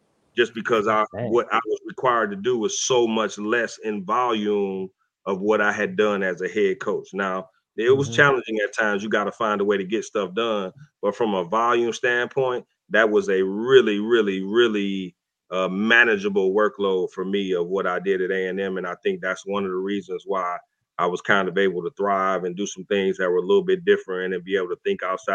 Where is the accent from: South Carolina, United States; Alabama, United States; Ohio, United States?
Ohio, United States; Cleveland; I'm from Cleveland as well.